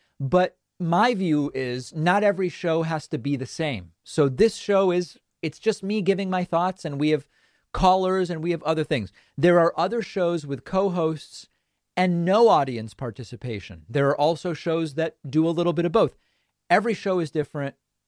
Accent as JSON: {"language": "English", "country": "Argentina", "said": "even though I'm from Argentina."}